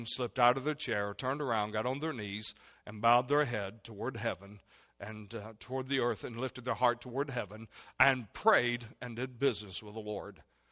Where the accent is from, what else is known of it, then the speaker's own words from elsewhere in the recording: the South, United States; If I can say this, I'm from the South, and so I hope you'll understand this cliche.